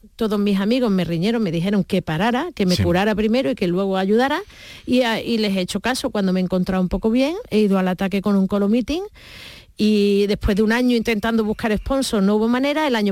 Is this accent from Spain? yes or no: yes; Seville, Andalusia, Spain; Sí, yo soy sevillana, sí. Yo nací en la calle Miguel del Cid, ahí en San Lorenzo, sí, más o menos. Pero mis padres con 3 años se mudaron a San Diego, California, o sea que me he criado en la barriada de San